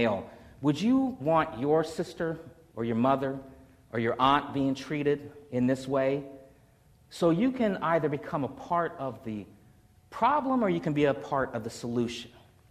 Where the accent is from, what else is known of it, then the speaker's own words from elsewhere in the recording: Washington, District of Columbia, United States; born there; I mentioned I was born in Washington, D.C., and this is Frederick Douglass's home.